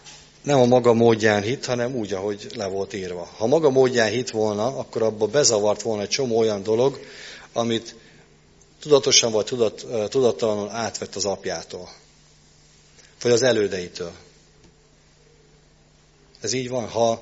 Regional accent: Hungary; Tehát nagyon magyar vagyok, de ennyire nem.

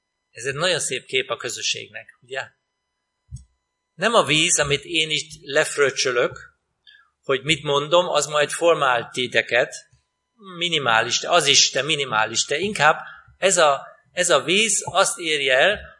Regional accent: Germany; Hungarian is a second language; ez az én szülőfalum Németországban. Ott születtem, és ott nőttem fel, és nagyon szép hely. És ebben a kis faluban tovább, ott volt az én iskolámban is mindent

